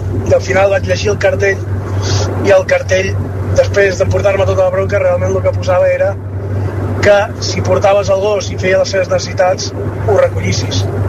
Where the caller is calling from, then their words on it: Girona, Catalonia, Spain; de Girona.